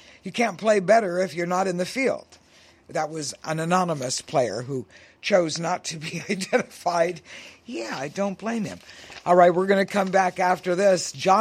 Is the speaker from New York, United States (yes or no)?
yes; New York, United States; born there; I was born in New York, New York.